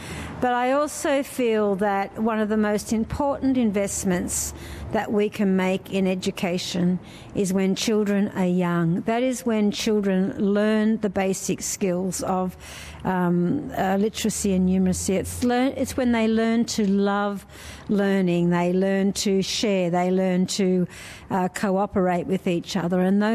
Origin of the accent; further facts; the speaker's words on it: New South Wales, Australia; My background is that I am from the Wiradjuri nation of southwestern New South Wales.